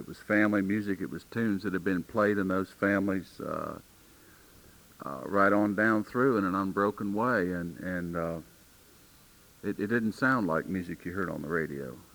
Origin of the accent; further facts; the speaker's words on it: Romney, West Virginia, United States; I grew up partly in Eastern West Virginia, around a place called Romney, and as a kid I heard a lot of old-time string band music